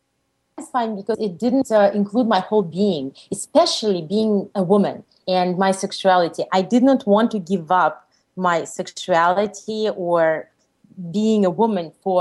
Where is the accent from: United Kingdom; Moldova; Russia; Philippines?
Russia; English is a second language; now in United States; by blood, I'm Jewish, and I grew up in Russia where there was no religion whatsoever. And when I came to the United States, I tried out Judaism.